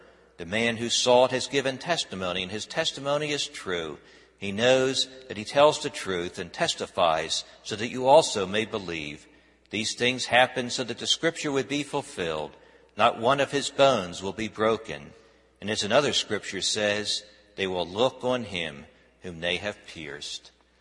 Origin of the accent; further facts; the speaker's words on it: Philadelphia, Pennsylvania, United States; The best part about growing up in Philadelphia was this heightened awareness of history that comes from living in that place that is really the birthplace of our nation.